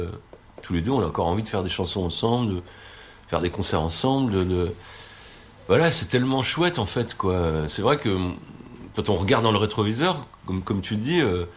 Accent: Centre-Val de Loire, France; de Paris à chez nous dans le Berry

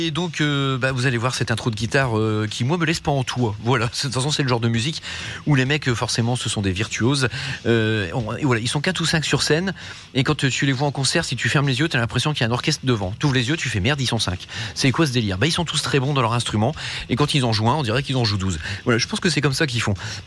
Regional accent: Hauts-de-France, France; accent: ch'ti; débrouillez-vous avec mon accent ch'ti-franglais dégueulasse

